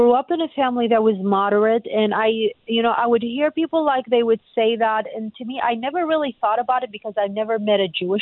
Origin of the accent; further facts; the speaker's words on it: Iraq; like for me, like growing up in Iraq, like if you want to insult someone and say they are the lowest of the low